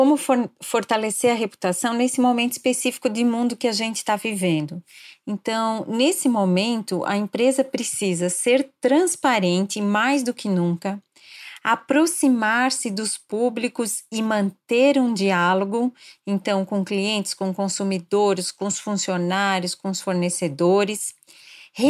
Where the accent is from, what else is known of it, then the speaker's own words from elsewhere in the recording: Blumenau, Santa Catarina, Brazil; born there; nasci em Blumenau e atualmente moro aqui na cidade.